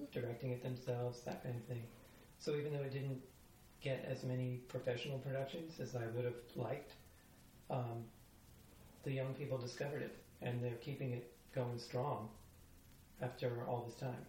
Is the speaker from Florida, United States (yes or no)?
yes; Miami, Florida, United States; Yeah, which is my hometown.